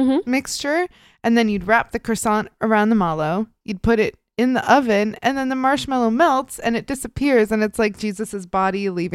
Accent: Midwest, United States; I'm an implant. I grew up in the Midwest, deep in the Bible Belt, and spent the majority of my childhood in the church.

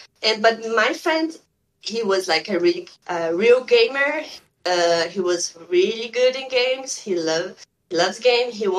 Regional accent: North Region, Brazil; English is a second language; because I'm from Brazil

